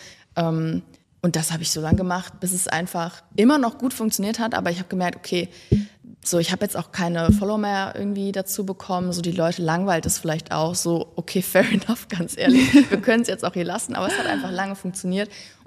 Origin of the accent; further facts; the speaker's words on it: Düsseldorf, North Rhine-Westphalia, Germany; Genau, ich bin aus Düsseldorf und 27